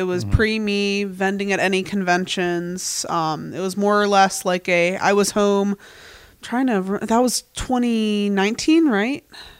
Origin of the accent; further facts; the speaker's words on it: Harrisburg, Pennsylvania, United States; And I'm like, I say I'm from Harrisburg